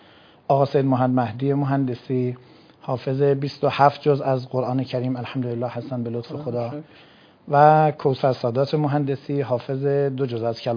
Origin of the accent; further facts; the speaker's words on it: Kashan, Isfahan, Iran; از کاشان، چون اصالتا کاشانی هستیم